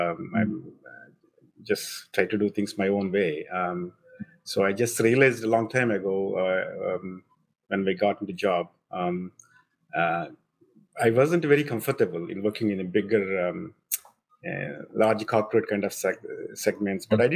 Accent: India; moved away as an adult; now in United States; I grew up in India, and then you know, I obviously, just like a lot of people, I worked at software companies in India initially

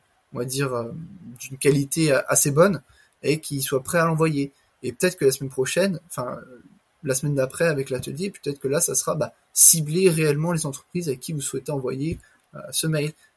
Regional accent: Le Mans, Pays de la Loire, France; moi-même, je suis du Mans

